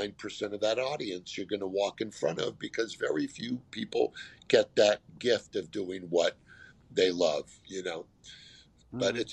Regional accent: California, United States; I grew up in California. My dad was from the East, and I just always had that.

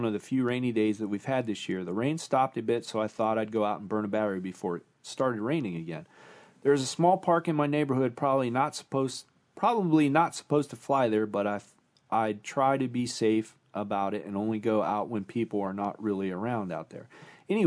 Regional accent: Costa Mesa, California, United States; I'm from Costa Mesa, California, and I have a crash story for you.

